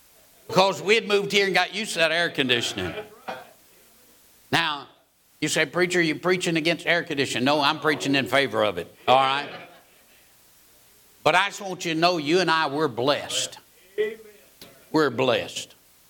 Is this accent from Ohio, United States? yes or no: no; Georgia, United States; also born or lived in South Florida; I grew up, I was born in Georgia. We had a swamp cooler in Georgia. But we moved to Florida and we had fans in Florida. We were in South Florida.